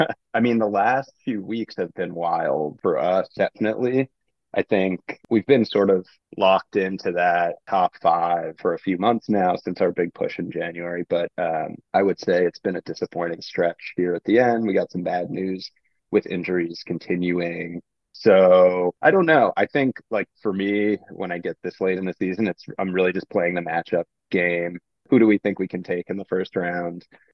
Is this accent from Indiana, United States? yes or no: no; New York, United States; So yeah, I grew up in New York. I was born in the early 90s.